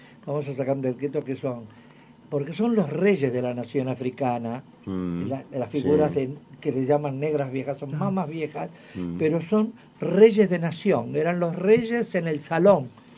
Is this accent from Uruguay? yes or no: yes; Uruguay; Entonces me sentí como mal, porque cada vez soy más uruguayo, me siento más uruguayo.